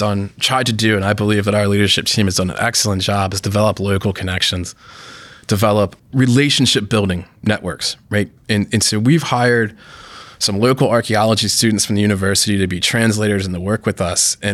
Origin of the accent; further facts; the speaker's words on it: East Coast, United States; And then, you know, I grew up on the East Coast, so could see Revolutionary War sites and Civil War sites, Gettysburg, Antietam, Valley Forge, places like that.